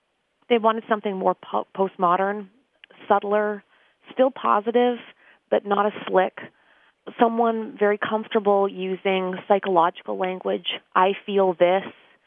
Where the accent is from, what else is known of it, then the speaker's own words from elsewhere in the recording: Canada; I'm Canadian.